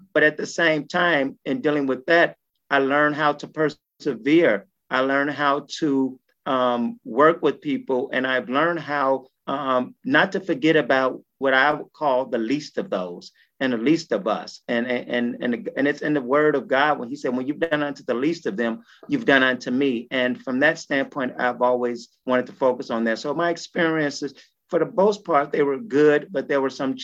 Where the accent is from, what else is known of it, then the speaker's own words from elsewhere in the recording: Chicago, Illinois, United States; Growing up in Robert Taylor Homes was my foundation for learning how to navigate through difficult situations. But at the same time, it was a place of family.